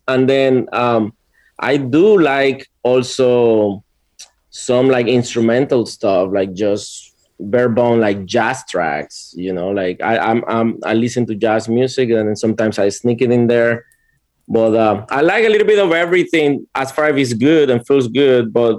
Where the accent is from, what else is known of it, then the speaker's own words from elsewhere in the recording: Panama; I'm born and raised in Panama.